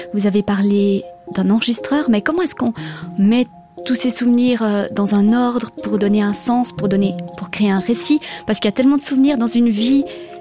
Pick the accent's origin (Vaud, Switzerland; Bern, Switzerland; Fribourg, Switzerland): Bern, Switzerland; J'ai grandi ici, dans le Jura bernois, sur le plateau de Diesse